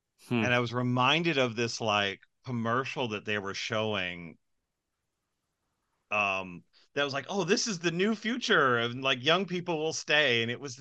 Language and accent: English; New Jersey, United States; And I didn't grow up here. I grew up in New Jersey, but grandma's house was in Johnstown.